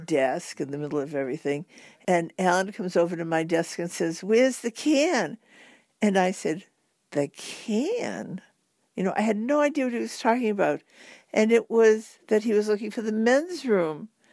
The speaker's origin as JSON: {"language": "English", "town": "Boston", "region": "Massachusetts", "country": "United States", "tie": "born or raised there", "said": "I was born right here in Boston in a Jewish neighborhood. It was a real sort of shtetl where everybody knew everybody else and everybody knew everybody's business."}